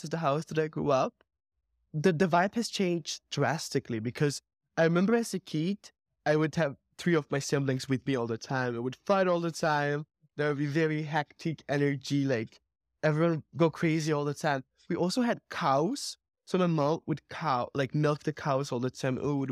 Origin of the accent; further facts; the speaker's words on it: Armenia; from Armenia, and I hate hiking.